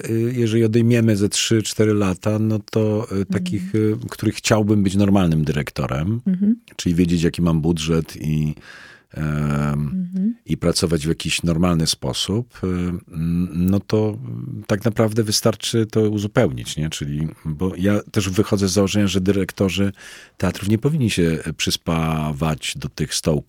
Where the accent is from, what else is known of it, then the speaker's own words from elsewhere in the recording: Poznań, Greater Poland Voivodeship, Poland; moved away as an adult; now in Kraków, Poland; Jestem poznaniakiem z urodzenia. Z takiego, no skończyłem tam liceum, przyjechałem do Krakowa na studia po prostu.